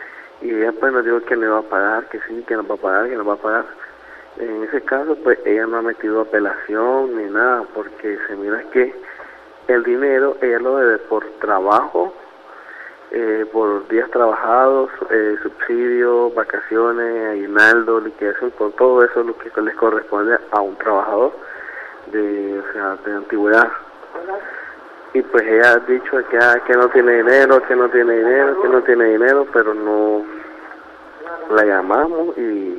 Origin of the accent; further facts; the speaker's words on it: Managua, Nicaragua; Nosotros somos de aquí, de Managua.